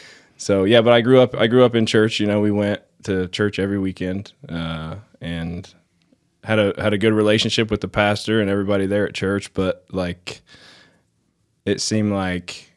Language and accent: English; Tipton, United States; So I grew up in the First Baptist Church in Tipton